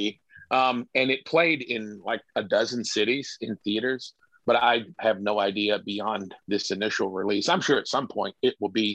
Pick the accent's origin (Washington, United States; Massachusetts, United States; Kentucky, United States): Kentucky, United States; moved away; But I grew up in Kentucky, and my mother's family were all horse people